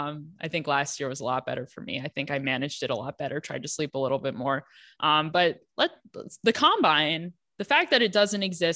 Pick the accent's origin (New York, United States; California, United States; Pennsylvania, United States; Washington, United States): Pennsylvania, United States; Philadelphia; I'm from the Philadelphia area. Yuengling is a big Pennsylvania beer.